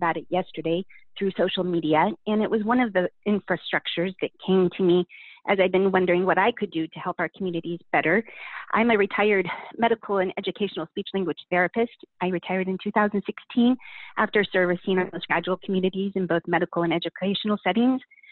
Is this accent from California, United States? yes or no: no; Denver, Colorado, United States; now in Portland, United States; I am native from Denver. I moved here in Portland in 1996 and have made Northeast my home.